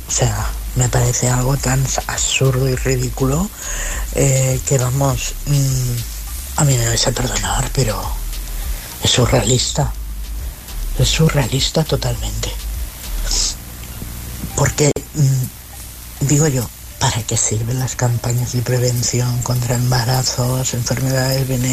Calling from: Madrid, Community of Madrid, Spain; de Madrid.

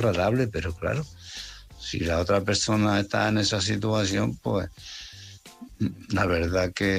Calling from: Málaga, Andalusia, Spain; de Málaga.

